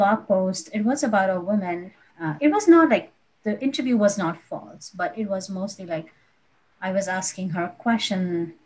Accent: Kathmandu, Bagmati, Nepal; I'm originally from Nepal. I was born in Kathmandu and raised there.

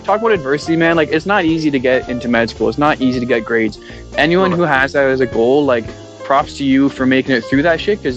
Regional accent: Ontario, Canada; now in Vancouver, Canada; I'm an artist living in basically Vancouver, Canada. And what can I say? I grew up in Ontario in a sort of middle class, somewhat conservative household.

